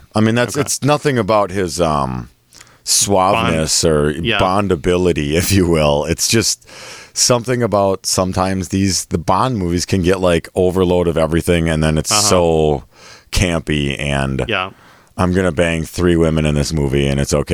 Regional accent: Wisconsin, United States; I'm from Wisconsin, goddammit.

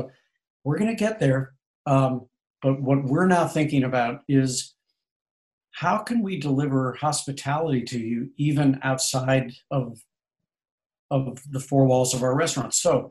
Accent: St. Louis, Missouri, United States; when I was a kid growing up in St. Louis?

